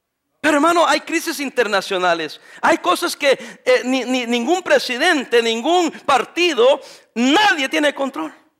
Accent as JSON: {"language": "Spanish", "country": "El Salvador", "lives_now": "United States", "said": "vine de El Salvador para ser ciudadano americano"}